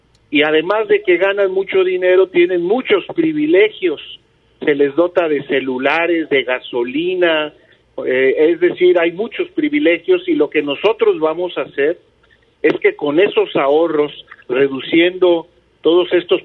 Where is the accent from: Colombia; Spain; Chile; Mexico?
Mexico; Rosa Morada, Nayarit; nosotros los de la zona norte, porque yo soy de Rosa Morada